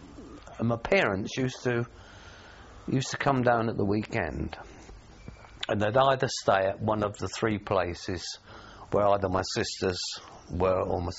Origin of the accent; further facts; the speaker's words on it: London, United Kingdom; I was brought up in London. It was a bit of a tough area.